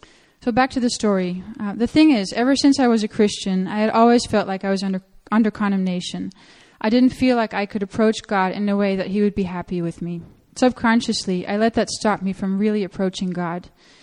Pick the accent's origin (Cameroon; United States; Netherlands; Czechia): Netherlands; English is a second language; For those of you that don't know me, I grew up in the Netherlands, married to Matt.